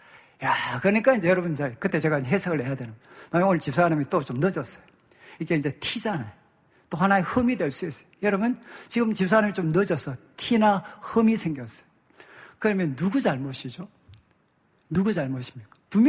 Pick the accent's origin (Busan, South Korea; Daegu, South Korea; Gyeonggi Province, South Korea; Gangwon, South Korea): Daegu, South Korea; 저는 무뚝뚝한 이제 대구 남자고